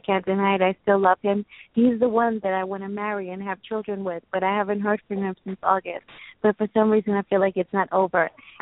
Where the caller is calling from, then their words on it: New York, United States; My name is … I'm calling from New York.